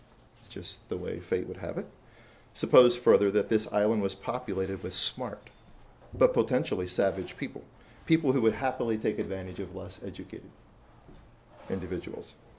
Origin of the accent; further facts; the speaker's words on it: Fairland, Oklahoma, United States; from Fairland, Oklahoma.